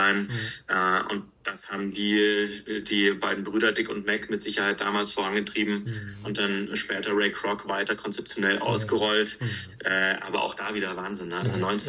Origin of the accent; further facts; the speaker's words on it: Munich, Bavaria, Germany; gerade hier natürlich so als Münchner Lokalpatriot, sage ich mal